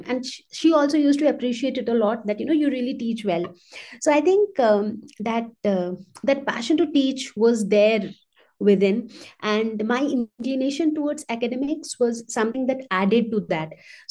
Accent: Dhanbad, Jharkhand, India; class family, Bengali family. So I was the second girl child to my parents. And I was brought up in Dhanbad, which is in Jharkhand. So since my dad was an engineer who worked with BCCL, so I kind of spent my entire school days in Dhanbad.

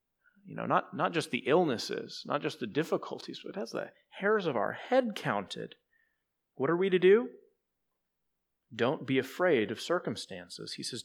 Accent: Texas, United States; But, you know, I'm from Texas, and we think the same things about guns you guys in South Carolina think about guns, right?

